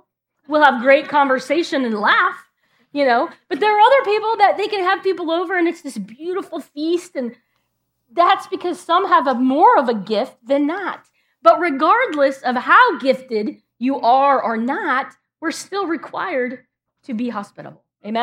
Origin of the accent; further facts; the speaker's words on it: California, United States; now in Ohio, United States; I will tell you that when I got here to Ohio, which this is 20 years, this July, I moved here 20 years ago from California.